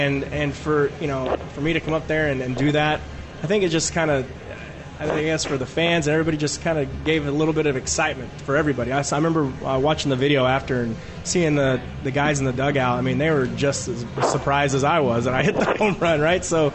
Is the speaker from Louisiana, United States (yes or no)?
no; Texas, United States; You know, I grew up a Ranger fan because I grew up in Texas and watching those games